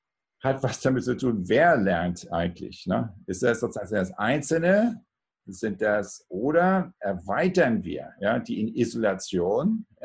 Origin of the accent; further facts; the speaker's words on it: Schleswig-Holstein, Germany; born there; Ich bin nämlich geboren auf dem Bauernhof, nicht so weit weg von Hamburg, ein bisschen 40 Kilometer nördlich von Hamburg.